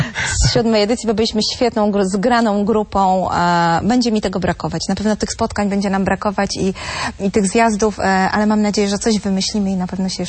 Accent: Toruń, Kuyavian-Pomeranian Voivodeship, Poland; ja jestem torunianką, jestem Polką i nigdy się nie wstydziłam tego, że jestem Polką.

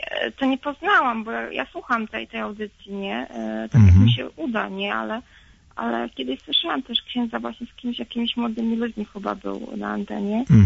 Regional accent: Milanówek, Masovian Voivodeship, Poland; Spod Warszawy, z Milanówka.

